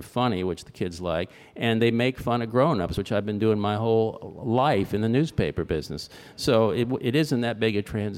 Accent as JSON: {"language": "English", "town": "Fort Lauderdale", "region": "Florida", "country": "United States", "tie": "born or raised there", "said": "I was born in Fort Lauderdale, and I grew up there, so this was in my backyard."}